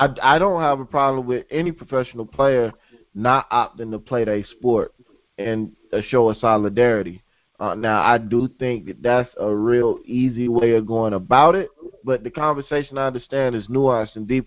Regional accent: Florida, United States; moved away as an adult; But as an adult, you know, especially an adult that's now left Florida and gets to look at the state that I grew up in, born and raised in, from a different light, different perspective, it's kind of embarrassing.

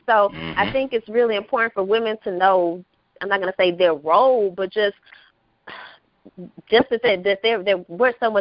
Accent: McComb, Mississippi, United States; Okay, well, for starters, I'm originally from Macomb, Mississippi. I am a mother of three.

